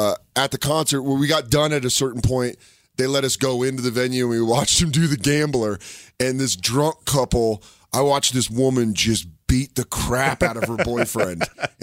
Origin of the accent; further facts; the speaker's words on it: Aurora, Colorado, United States; I moved here when I was six, and okay. Then I lived here from when I was 6 to 18.